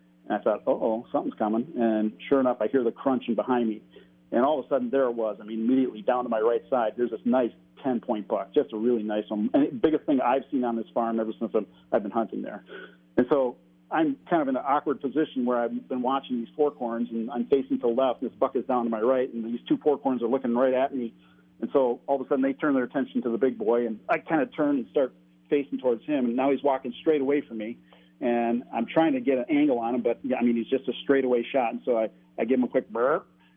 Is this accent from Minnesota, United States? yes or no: yes; Winona, Minnesota, United States; I am from Winona, originally, right down on the Mississippi River there, southeast corner.